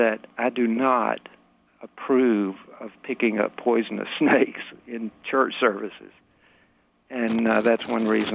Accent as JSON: {"language": "English", "region": "Southern United States", "country": "United States", "said": "I'm a Southerner, a poor Southerner. I loved snakes when I was a kid"}